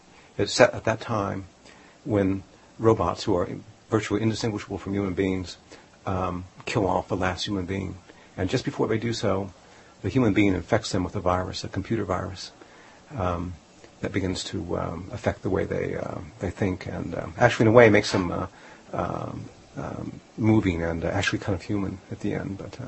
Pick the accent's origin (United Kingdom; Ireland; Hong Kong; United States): United States; Hollywood, California; now in Vermont, United States; But I grew up in Hollywood. I went to school at Berkeley, and then I came east to school at Columbia.